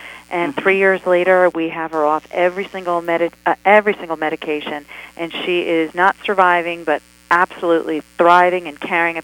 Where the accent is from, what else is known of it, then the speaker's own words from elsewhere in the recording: West Point, New York, United States; It did start out with, I was born and raised on West Point